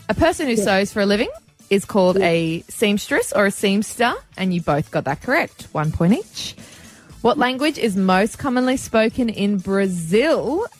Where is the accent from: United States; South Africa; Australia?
Australia; you can see exactly where our taxes as an Australian have gone towards?